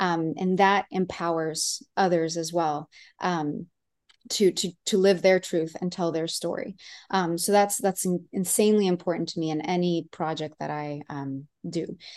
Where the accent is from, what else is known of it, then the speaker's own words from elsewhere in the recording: Monterrey, Nuevo León, Mexico; moved away; I'm from Monterrey, Nuevo León in Mexico originally. So I was born and raised there. It's northeast of the country. My family's from Mexico City.